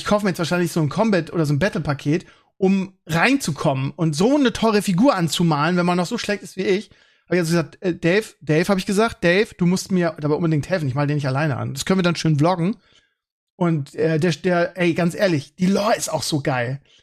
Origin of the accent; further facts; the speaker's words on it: Northern Germany, Germany; Ich komme auch aus dem Norden.